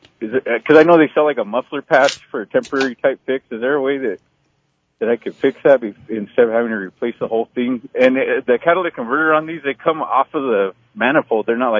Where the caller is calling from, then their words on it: Tijeras, New Mexico, United States; Well, I live in Tijeras, but I'm always in Albuquerque.